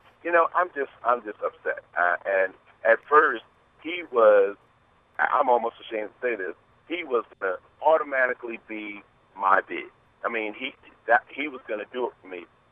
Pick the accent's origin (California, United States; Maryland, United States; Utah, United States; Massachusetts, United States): Maryland, United States; Parkton; Yeah, Parkton, Maryland.